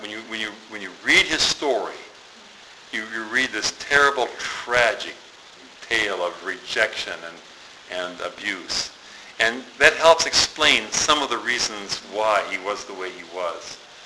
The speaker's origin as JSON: {"language": "English", "country": "United States", "said": "I mean, I'm an American."}